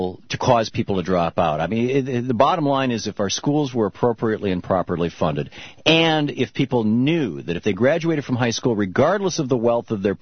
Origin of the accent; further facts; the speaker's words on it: Lansing, Michigan, United States; growing up in Lansing, Michigan, where Oldsmobile, you know, is